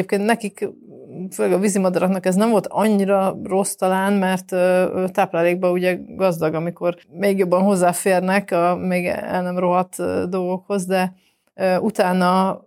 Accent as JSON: {"language": "Hungarian", "town": "Debrecen", "region": "Hajdú-Bihar", "country": "Hungary", "said": "én egyébként debreceni vagyok, úgyhogy van némi emlékem, hogy milyen volt régen, van némi rálátásom milyen most"}